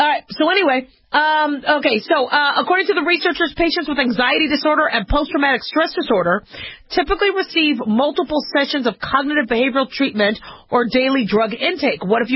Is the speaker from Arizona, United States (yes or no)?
yes; Phoenix, Arizona, United States; also born or lived in Las Vegas, Nevada; Okay, remember, I grew up in Phoenix, Arizona and Las Vegas, Nevada.